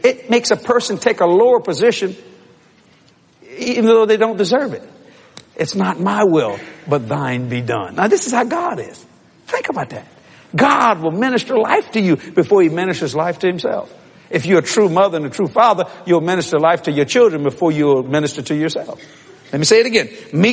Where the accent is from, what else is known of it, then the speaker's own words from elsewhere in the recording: New Orleans, Louisiana, United States; I'm from New Orleans, Louisiana, and raised down the bayous of South Louisiana.